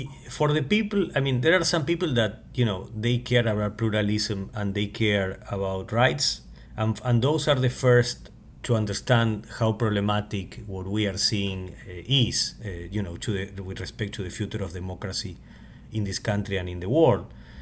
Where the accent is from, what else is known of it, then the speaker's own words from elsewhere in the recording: Argentina; I'm from Argentina and I was born like in 1975, and sooner, you know, we had a coup d'etat and I lived the first decade of my life under dictatorship.